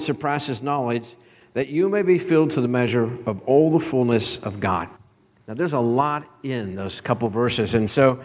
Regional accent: Pennsylvania, United States; I grew up in Western Pennsylvania, and for us, water meant lakes around there, right?

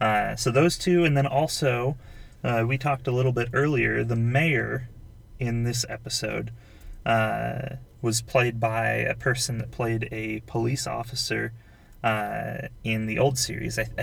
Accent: Nebraska, United States; But we're both from Nebraska. We enjoy the Nebraska country.

